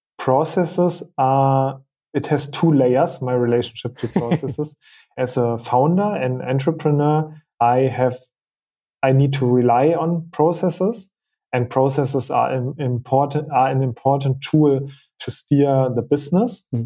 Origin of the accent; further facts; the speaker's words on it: Berlin, Germany; English is a second language; I'm from Berlin.